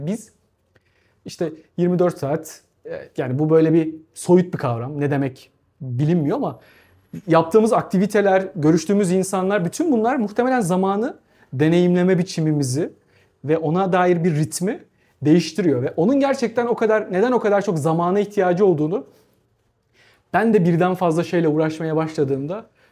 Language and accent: Turkish; Gaziantep, Turkey; Ben Antepliyim. Antep'te şey vardır.